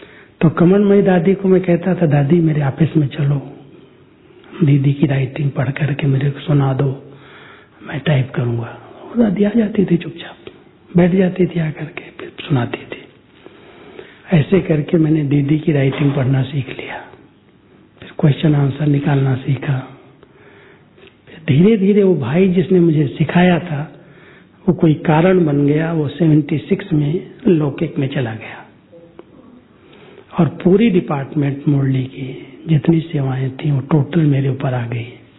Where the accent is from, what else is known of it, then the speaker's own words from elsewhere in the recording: Uttar Pradesh, India; तो वो सीखने के लिए मैंने कहा सिंधी मैं यूपी से हूं हिंदी वाला सिंधी सीखूंगा कैसे